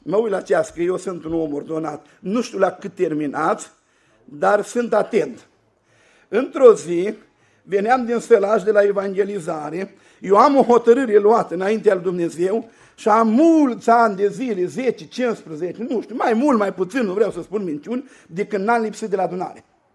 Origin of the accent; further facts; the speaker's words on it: Suceava, Suceava County, Romania; mă întreabă, mă tale, de unde ești? De la Suceava.